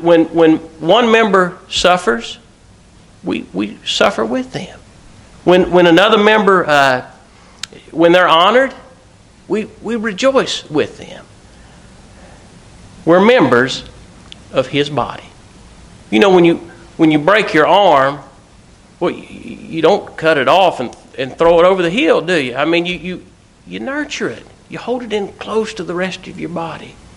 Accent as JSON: {"language": "English", "region": "Ohio", "country": "United States", "said": "I think about the only thing we're going to be able to agree on is we're both from Ohio."}